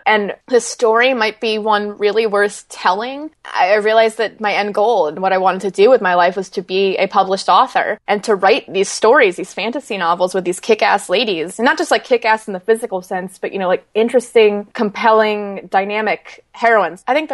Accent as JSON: {"language": "English", "region": "East Coast", "country": "United States", "tie": "born or raised there", "also_born_or_lived": "California", "said": "I grew up on the East Coast, and then I spent about 6 years in California, and I liked California, but I think I'm an East Coast girl at heart."}